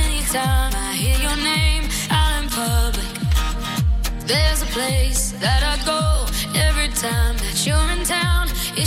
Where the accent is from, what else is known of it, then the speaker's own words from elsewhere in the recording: Portugal; French is a second language; Moi, je viens du Portugal. Je dis bien vous à mes parents.